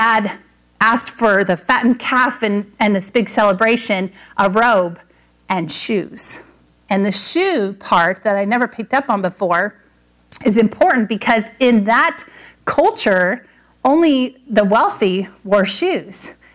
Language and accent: English; California, United States; I grew up in Southern California, so I learned very quickly at the beach, you don't want to wear tennis shoes at the beach.